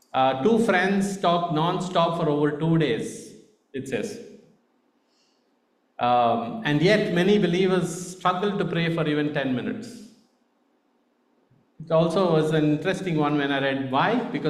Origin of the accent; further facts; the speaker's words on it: India; accent: Indian; my Indian accent kicks in very often, and I'm trying to see how I can neutralize that accent.